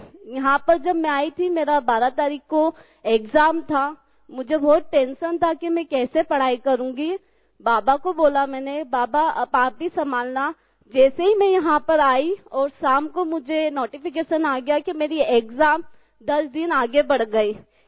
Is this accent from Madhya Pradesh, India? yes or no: yes; Indore, Madhya Pradesh, India; मैं साईं गंगोत्री बिहार इंदौर से आई हूँ।